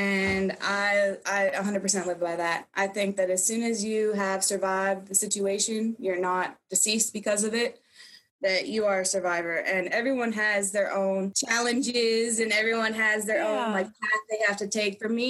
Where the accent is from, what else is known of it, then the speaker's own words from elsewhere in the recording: Alaska, United States; also born or lived in Japan; I left Japan 3 months earlier to go home to my home state to attend college as a freshman year. And then 2 months after I arrived in Alaska, I was shot.